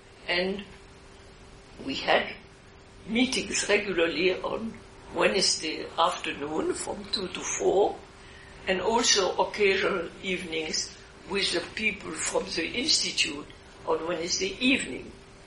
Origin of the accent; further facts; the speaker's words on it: Switzerland; English is a second language; And in my confusion and horror, in a way, I come from Switzerland, I knixed.